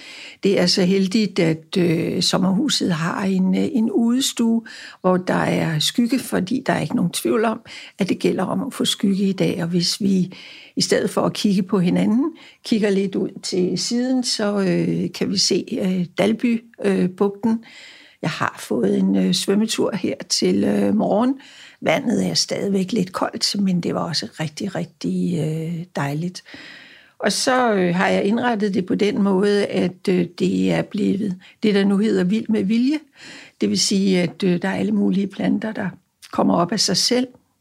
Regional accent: Copenhagen, Capital Region of Denmark, Denmark; jeg er født og opvokset på Vesterbro, og det er Tove Ditlevsen også. Jeg kan huske, hun boede i Hedebygade. Det var en gade, der ikke lå så langt fra Ljurskovgade, hvor jeg selv er opvokset.

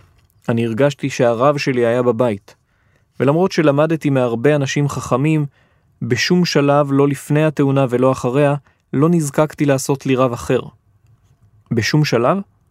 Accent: Jerusalem, Jerusalem District, Israel; נכון שגדלתי בחממה ירושלמית ליברלית שבה שמאל דתי זה לא אוף מוזר

